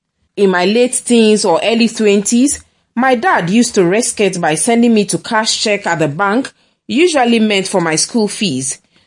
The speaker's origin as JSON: {"language": "English", "country": "Ghana", "said": "Are they thinking that I'm not Ghanaian, and so the Ghan language is alien to me?"}